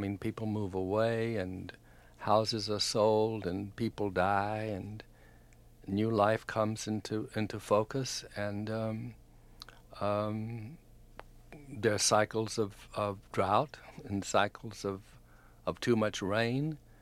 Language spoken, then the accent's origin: English; the South, United States; I was raised on stories of I'm a Southerner, and my family have been in the area that I was born in for many, many years.